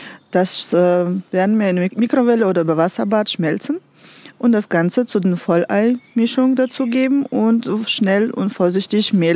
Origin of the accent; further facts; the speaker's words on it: Russia; Ich komme aus Russland und Rezepte auch.